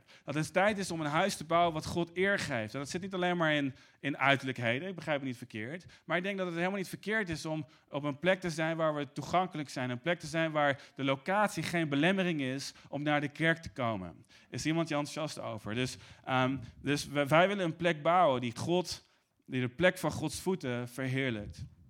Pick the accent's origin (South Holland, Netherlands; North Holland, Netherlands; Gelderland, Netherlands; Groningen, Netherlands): Gelderland, Netherlands; Arnhem; Ik ben in Arnhem opgegroeid